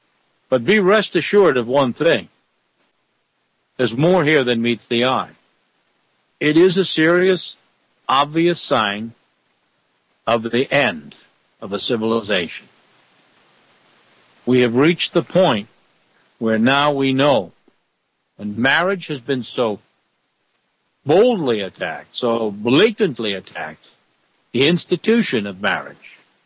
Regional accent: Rhode Island, United States; So now here in my home state of Rhode Island

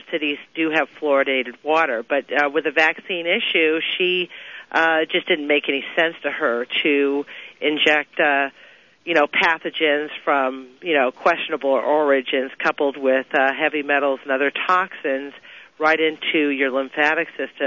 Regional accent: Los Angeles, California, United States; we grew up in Los Angeles, by the way, and so I went to public school and never seemed to have a problem.

